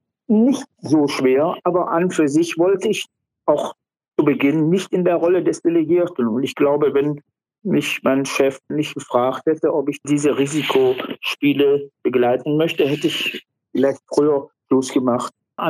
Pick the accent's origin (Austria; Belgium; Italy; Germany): Belgium; Ja, das meine ich.